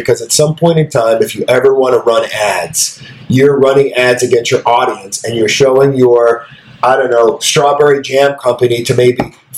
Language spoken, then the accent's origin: English; New York, United States; oh, you're from New York, I'm from New York too